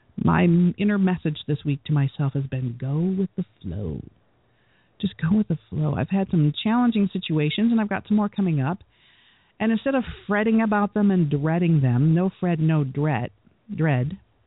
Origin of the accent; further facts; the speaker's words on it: Michigan, United States; I just love Petoskey Stones because I'm from Michigan, and they're all unique